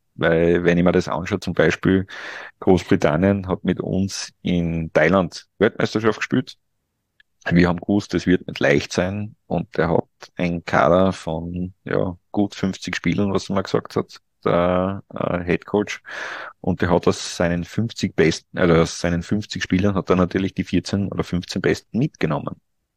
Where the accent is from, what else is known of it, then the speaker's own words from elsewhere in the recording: Austria; Im Gegensatz bei uns in Österreich ist mir das mitunter auch schon passiert.